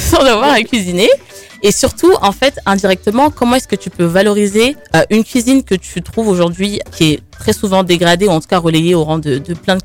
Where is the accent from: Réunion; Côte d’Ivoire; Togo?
Côte d’Ivoire; first language Malinke; also born or lived in France; ça veut dire c'est bon en malinké, ma deuxième langue maternelle, puisque je suis franco-ivoirienne.